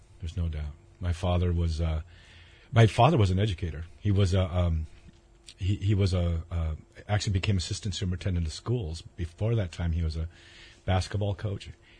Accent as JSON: {"language": "English", "town": "Santa Cruz", "region": "California", "country": "United States", "tie": "born or raised there", "said": "I was raised in Santa Cruz, California. Cold water."}